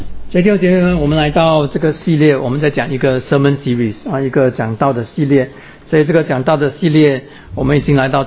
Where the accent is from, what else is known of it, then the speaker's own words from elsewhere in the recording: Singapore; 我们是新加坡人啊，新加坡人很少种菜、种花、种果的。